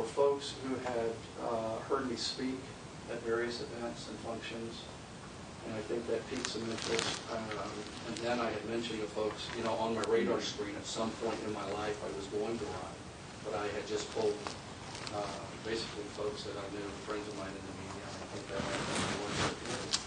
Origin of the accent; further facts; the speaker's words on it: Carlisle, United States; I'm a local. I grew up in Carlisle, born and raised.